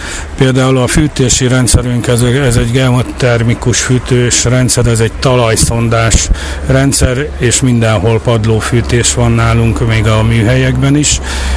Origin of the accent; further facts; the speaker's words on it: Gyula, Békés, Hungary; Itt születtünk, volt lehetőségünk elhagyni a megyét, az országot, soha nem mentünk el. Itt maradtunk